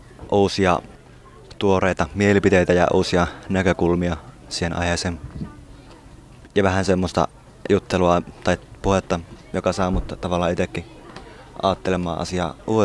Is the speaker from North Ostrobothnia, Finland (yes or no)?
yes; Ii, North Ostrobothnia, Finland; mä oon Iistä. Se on pieni paikka Oulusta, vähän matkaa pohjoiseen.